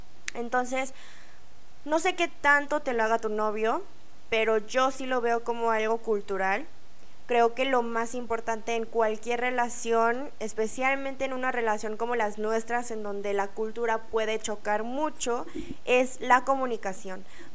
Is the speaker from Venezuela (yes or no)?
no; Mexico; los asiáticos nosotros somos más aceptados aquí. Y yo lo digo por experiencia personal, que cuando crecí en México, nuestra cultura asiática, de hecho, más como la cultura coreana